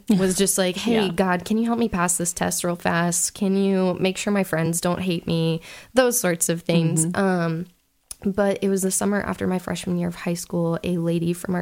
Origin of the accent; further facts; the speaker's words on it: Nashville, Tennessee, United States; He was from Katy, Texas. I'm from Nashville area.